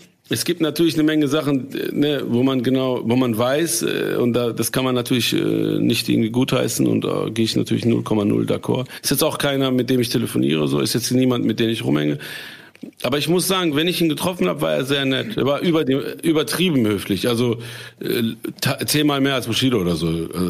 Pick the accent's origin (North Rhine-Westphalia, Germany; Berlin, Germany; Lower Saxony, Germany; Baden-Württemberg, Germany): North Rhine-Westphalia, Germany; Essen; Ich bin Essener. Ich bin ja aus Essen ja. City.